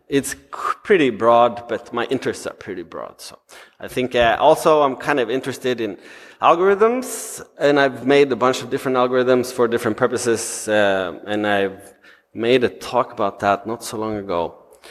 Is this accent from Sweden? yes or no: yes; Sweden; now in Amsterdam, Netherlands; I come from Sweden, currently based in Amsterdam and Berlin